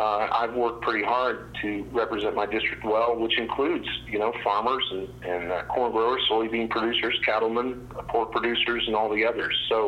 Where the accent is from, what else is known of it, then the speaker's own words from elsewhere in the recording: Chattanooga, Tennessee, United States; also born or lived in Columbia, Missouri / West Virginia; But Dad went to Missouri to get his PhD, and I was born in Columbia, subsequently followed him to his jobs in West Virginia and then Chattanooga, Tennessee.